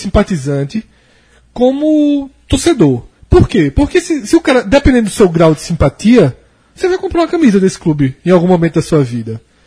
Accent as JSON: {"language": "Portuguese", "town": "Olinda", "region": "Pernambuco", "country": "Brazil", "moved": "as an adult", "said": "Eu já tinha saído de Olinda. Eu saí de Olinda com 23 anos."}